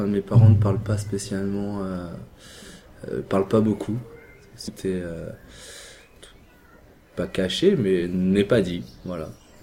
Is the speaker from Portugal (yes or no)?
no; Colombia; now in France; Je viens de Colombie.